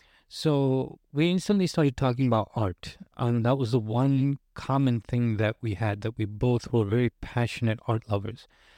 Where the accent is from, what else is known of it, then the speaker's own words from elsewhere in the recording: Chicago, Illinois, United States; I'm originally from Chicago. I have friends and family there.